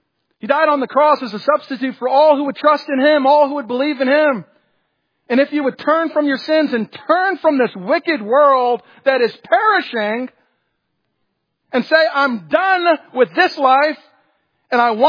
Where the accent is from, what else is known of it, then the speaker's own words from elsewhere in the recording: New York, United States; now in -; My dad's from the South. My mom's from Jamaica. I grew up in upstate New York.